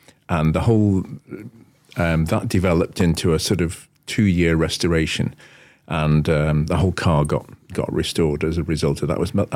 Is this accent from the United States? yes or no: no; Wallasey, North West England, United Kingdom; when I was 21, I actually left and set up on my own in Wallasey, my hometown, doing esoteric cars.